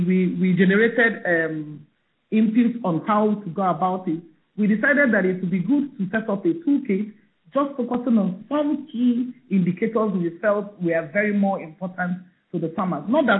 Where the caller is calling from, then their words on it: Nigeria; I'm calling in from Nigeria.